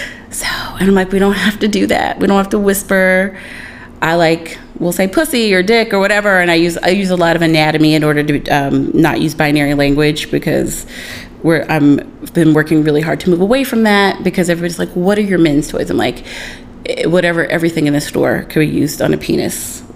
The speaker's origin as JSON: {"language": "English", "region": "South Carolina", "country": "United States", "tie": "born or raised there", "said": "Oh, I grew up in South Carolina."}